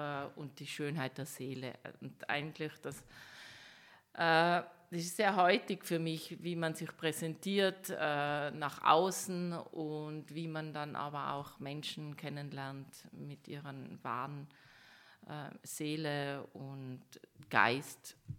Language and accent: German; Tyrol, Austria; accent: Tyrolean; mit meinem Tiroler Dialekt, wie man es ja immer noch hört. Haben mich dort die Ostfriesen kaum verstanden.